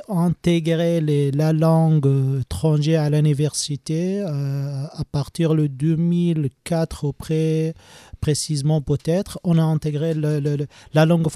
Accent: Zawiya, Zawiya District, Libya; Oui, je suis né en Zawiya. J'ai fait toutes mes études à Zawiya.

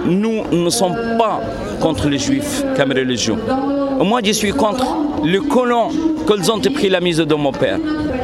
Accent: Gaza Strip, Palestine; now in Lille, France; commerçant, j'habite à Lille depuis 20 années. Je suis d'origine de Gaza, ma famille habite à Canyonès

